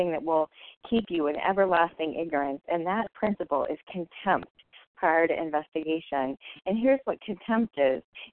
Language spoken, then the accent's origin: English; Boston, Massachusetts, United States; from Boston.